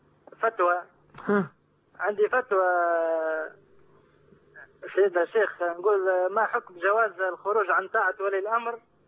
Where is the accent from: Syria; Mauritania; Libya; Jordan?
Libya; أنا ليبي.